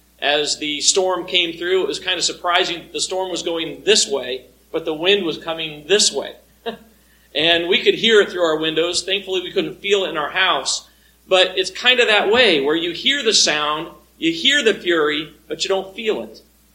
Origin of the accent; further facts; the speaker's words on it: Colorado, United States; When we grew up in Colorado, we were kind of in the right track of Stapleton International Airport.